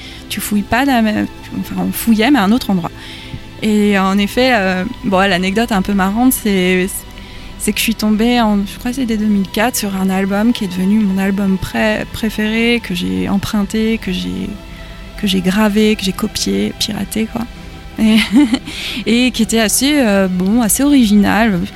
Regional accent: Pays de la Loire, France; On habitait dans un petit village, donc on allait à La Roche-sur-Yon. Moi, je suis de Vendée à l'origine.

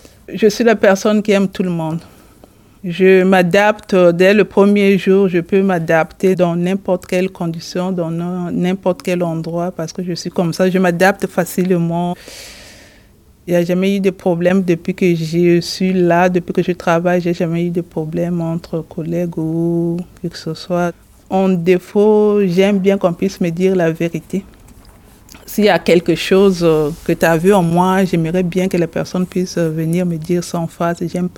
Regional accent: Republic of the Congo; now in France; Je viens du Congo-Brazzaville, l'ancienne colonie française.

